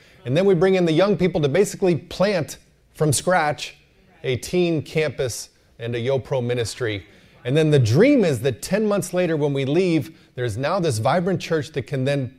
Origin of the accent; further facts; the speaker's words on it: United States; But my wife is Russian. I'm an American.